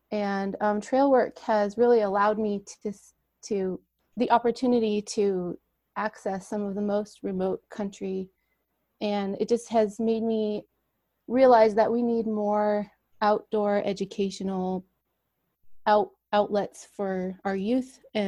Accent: Idaho, United States; So I grew up in Idaho, and I've always been passionate about preserving wild places

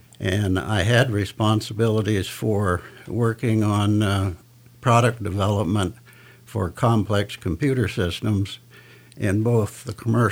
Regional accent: Sandpoint, Idaho, United States; I presently reside in Hope. I was born and raised in Sandpoint, just a few blocks north of here in the old hospital

